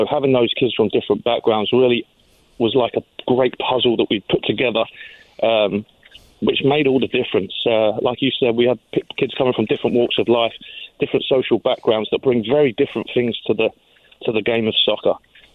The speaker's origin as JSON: {"language": "English", "region": "London", "country": "United Kingdom", "tie": "born or raised there", "said": "Well, I'm born and raised in London, England."}